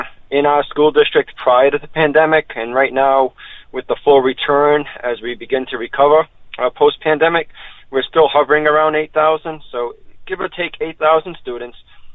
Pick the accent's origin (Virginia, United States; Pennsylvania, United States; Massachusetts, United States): Massachusetts, United States; New Bedford; So I think about my colleagues in New Bedford, Fall River, my hometown, got to give a plug, in New Bedford.